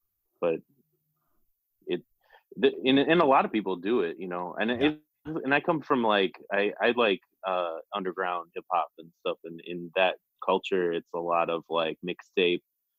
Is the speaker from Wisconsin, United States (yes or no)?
yes; Dodgeville, Wisconsin, United States; Well, I grew up in Dodgeville, Wisconsin.